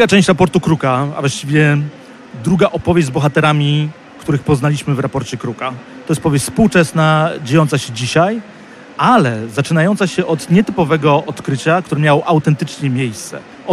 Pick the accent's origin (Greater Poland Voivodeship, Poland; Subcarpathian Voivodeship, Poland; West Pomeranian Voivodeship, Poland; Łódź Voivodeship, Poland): West Pomeranian Voivodeship, Poland; Szczecin; cieszę się z tego powodu, że jestem szczecinianinem i że mieszkam w Szczecinie.